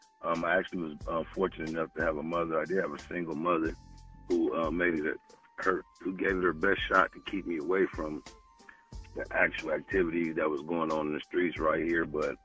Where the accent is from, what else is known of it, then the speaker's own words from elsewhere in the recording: Compton, California, United States; I'm from Los Angeles County. Mm-hmm. I was actually born in the city of Compton.